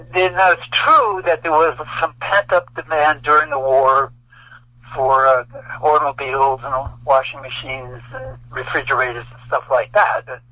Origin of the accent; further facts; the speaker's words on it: the North, United States; I learned that although I grew up in the North, I was the one who lived in a segregated society, not her.